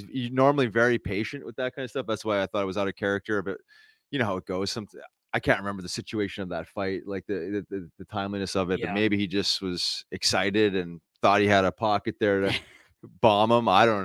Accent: Winnipeg, Manitoba, Canada; I grew up in Winnipeg. So, I mean, it's like, you know, the tough cities, man.

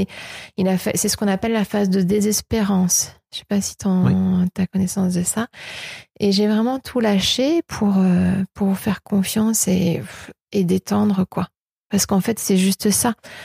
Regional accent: Saint-Germain-en-Laye, Île-de-France, France; born there; J'ai fait mes premiers pas en Côte d'Ivoire, parce que mes parents étaient expats. Et ce qui est un peu moins exotique, c'est que je suis née à Saint-Germain-en-Laye, dans le 78.

